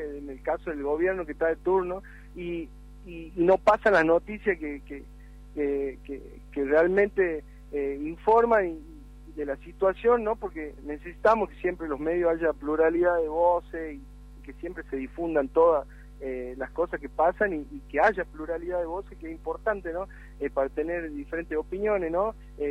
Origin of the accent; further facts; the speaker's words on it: Jujuy, Argentina; En el caso, yo vengo de Jujuy